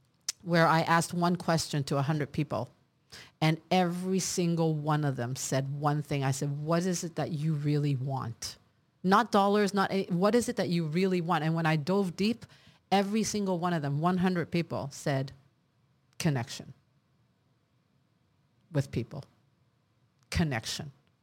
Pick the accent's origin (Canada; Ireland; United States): Canada; Montreal, Quebec; also born or lived in Hong Kong; now in Singapore; I mean, I grew up in the city. I've never even been to a country. Then I moved from Montreal to Hong Kong, which is 4 times worse in energy. And then I lived in Singapore.